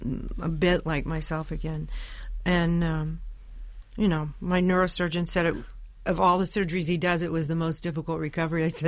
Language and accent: English; Memphis, Tennessee, United States; born there; You know, I was born in Memphis, but I didn't grow up there.